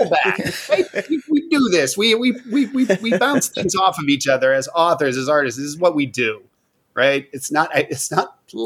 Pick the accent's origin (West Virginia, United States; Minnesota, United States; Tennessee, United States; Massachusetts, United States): West Virginia, United States; I'm from West Virginia. I grew up in a small town in West Virginia.